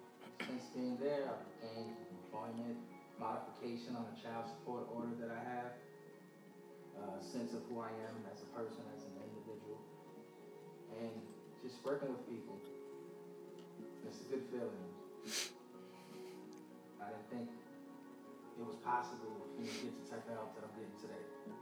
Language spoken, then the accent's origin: English; Mount Vernon, New York, United States; also born or lived in Houston, United States; born and raised in Mount Vernon. I left Houston, Texas to come back home to New York where my son is, where my mother is.